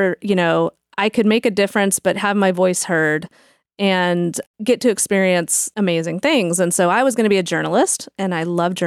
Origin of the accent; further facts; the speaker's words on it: Georgia, United States; I am. I grew up in Georgia. I graduated from Harrison High School in Cobb County. And then I went to Georgia State University.